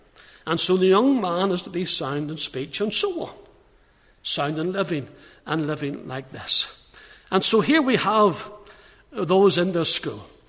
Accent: Northern Ireland, United Kingdom; I was brought up in Leganeel, and the real name Leganeel comes from a river that runs down from the mountains down to Belfast.

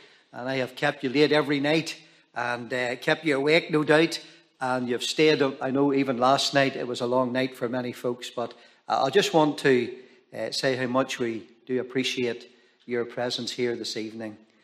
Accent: Lurgan, Northern Ireland, United Kingdom; First of all, I'm from Lurgan, Lurgan Park, and on the bench.

